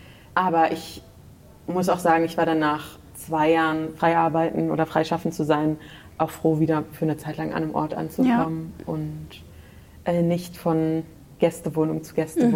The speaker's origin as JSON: {"language": "German", "region": "Berlin", "country": "Germany", "tie": "born or raised there", "said": "also ich bin in Berlin aufgewachsen und zur Schule gegangen und so."}